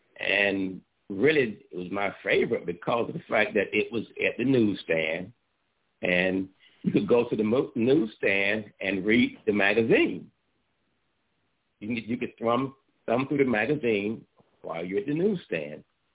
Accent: Panama City, Florida, United States; No, I was in my hometown in Florida. Yeah, Panama City, Florida at the time.

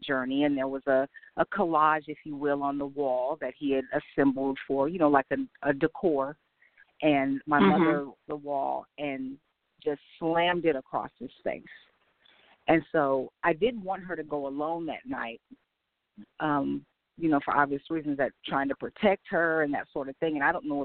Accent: Midwest, United States; I was raised in the Midwest

